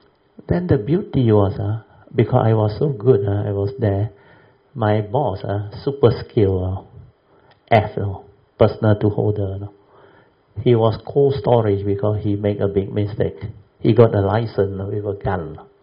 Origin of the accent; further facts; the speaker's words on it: Kedah, Malaysia; I'm from the Kedah state, we are the loan holder, we're supposed to be on permanent.